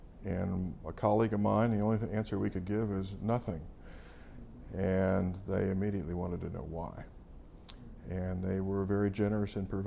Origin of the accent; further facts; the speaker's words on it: Ohio, United States; Even though I grew up in Ohio, there were a couple trees on the Iowa State University campus.